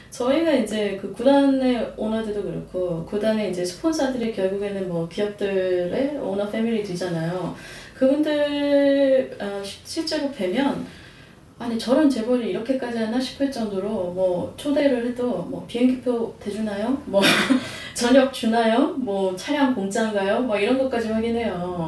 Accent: South Korea; 저도 이제 한국인이라

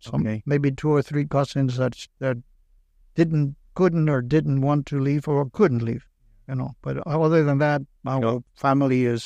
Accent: Cuba; now in United States; Now, remember, I came from Cuba.

